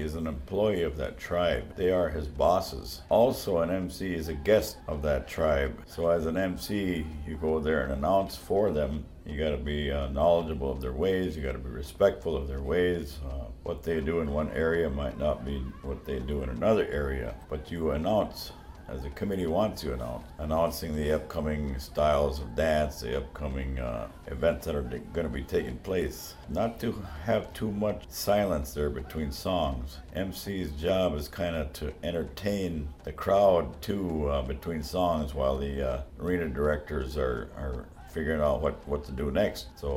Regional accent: Hinckley, Minnesota, United States; the Hinckley area, enrolled in Mille Lacs. Grew up around here, grew up speaking my language. It was my first language, and then attended all of our ceremonies as I was growing up.

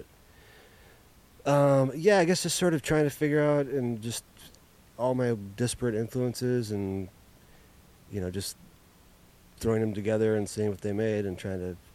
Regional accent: Minneapolis, Minnesota, United States; Yeah, I grew up in South Minneapolis.

